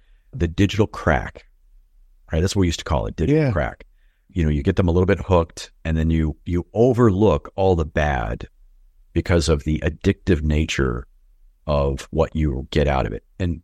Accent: Schenectady, New York, United States; I come from Schenectady, New York, right?

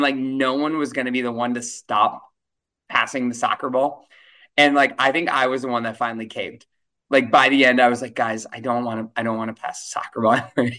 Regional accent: Chicago, Illinois, United States; growing up in Chicago, I was always a big Red Stars fan

